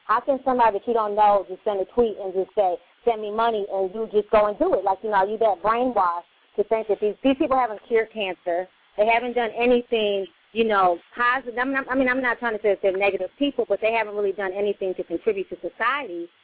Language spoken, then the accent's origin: English; Bronx, New York, United States; and you know, I'm from the Bronx. I'm poor.